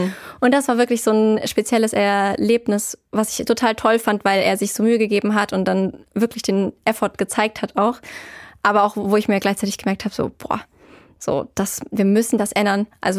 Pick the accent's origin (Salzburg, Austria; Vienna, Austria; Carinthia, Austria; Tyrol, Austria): Carinthia, Austria; Wir waren wirklich in so einem mega kleinen Hotel irgendwo in Kärnten, wo ich herkomme. Da sind die Leute auch noch teilweise ein bisschen von vorgestern.